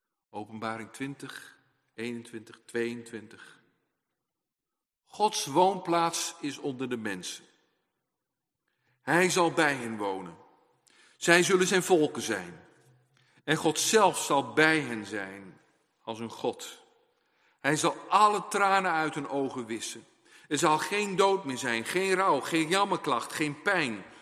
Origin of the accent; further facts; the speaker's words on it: Groningen, Netherlands; Ik ben een Groninger